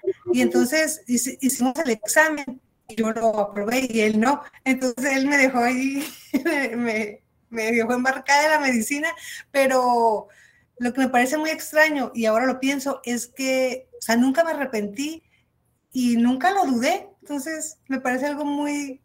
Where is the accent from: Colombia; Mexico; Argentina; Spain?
Mexico; Mexicali, Baja California; Sí, yo estudié en Mexicali, allá nací, allá viví toda mi niñez, mi juventud, estudié en la Universidad Autónoma de Baja California y también ahí hice la especialidad de pediatría en Mexicali y ya por azares del trabajo vine a vivir a Baja